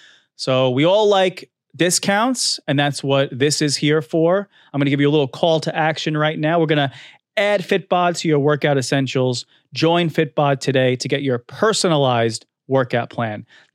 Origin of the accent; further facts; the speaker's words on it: Staten Island, New York, United States; I'm from Staten Island, you know? We do that. Actually, we're born with like a dumbbell in our hand.